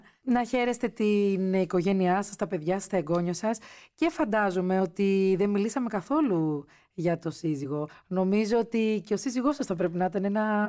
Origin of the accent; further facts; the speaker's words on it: Peloponnese, Greece; Εγώ κατάγομαι από την Αρκαδία